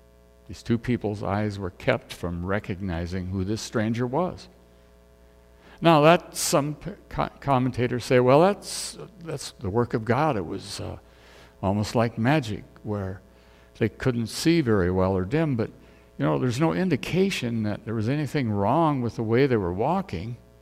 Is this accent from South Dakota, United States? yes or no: yes; South Dakota, United States; the head pastor was a person who was my pastor when I grew up in South Dakota.